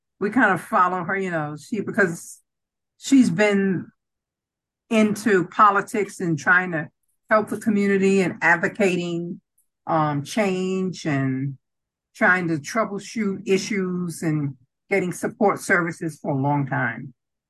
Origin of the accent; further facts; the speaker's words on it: Amsterdam, North Holland, Netherlands; So that's kind of like my statement regarding growing up in the Amsterdam.